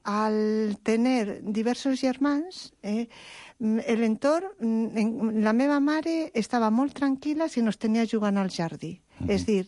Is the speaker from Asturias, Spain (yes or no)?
yes; Oviedo, Asturias, Spain; Jo, a Oviedo. Soc asturiana.